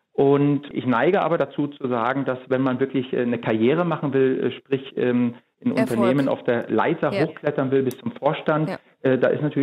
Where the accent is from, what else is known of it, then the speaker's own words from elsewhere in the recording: Germany; ich bin in der DDR groß geworden